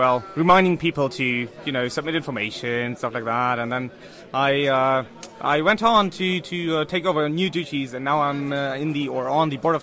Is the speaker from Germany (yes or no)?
yes; North Germany, Germany; English is a second language; I'm from Germany, from the lovely north of Germany.